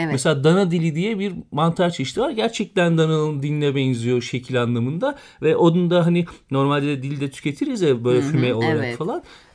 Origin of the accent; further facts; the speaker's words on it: Denizli, Turkey; Mesela ben Denizliliyim.